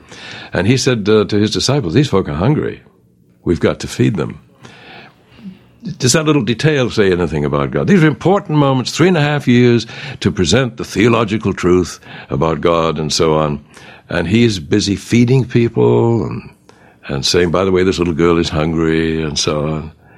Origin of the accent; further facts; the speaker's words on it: England, United Kingdom; Well, I grew up in England